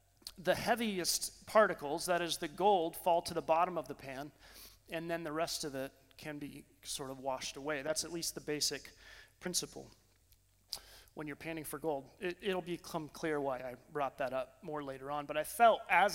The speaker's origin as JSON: {"language": "English", "region": "Colorado", "country": "United States", "tie": "born or raised there", "said": "My home, the place that I long for most, at least on this earth, is Colorado. I grew up in Colorado mountains."}